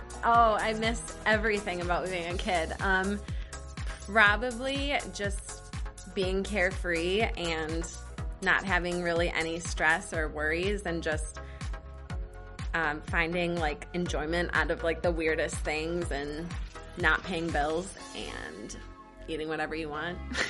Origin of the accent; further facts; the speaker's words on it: Lakeville, Minnesota, United States; I'm from Lakeville, Minnesota, and this is my third year as a Minnesota Vikings cheerleader.